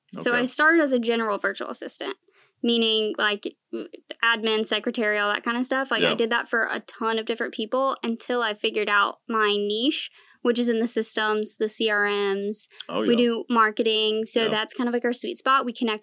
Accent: Illinois, United States; No, I'm actually from Illinois.

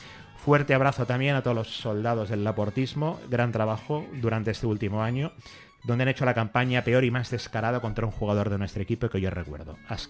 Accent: Sitges, Catalonia, Spain; en mi pueblo, en Sitges

